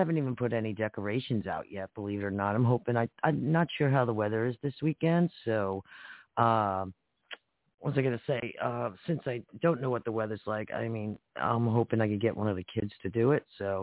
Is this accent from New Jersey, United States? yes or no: yes; Harrison, New Jersey, United States; his dad, I'm not sure about his mom, is from my hometown, Harrison, New Jersey, where I grew up, and I know his dad very well.